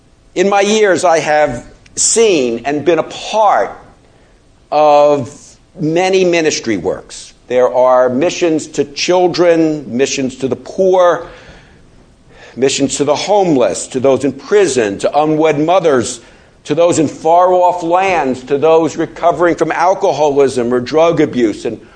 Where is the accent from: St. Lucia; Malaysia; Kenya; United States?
United States; Baltimore, Maryland; My hometown is Baltimore, Maryland, and in Baltimore, there are countless Christian fundraising events.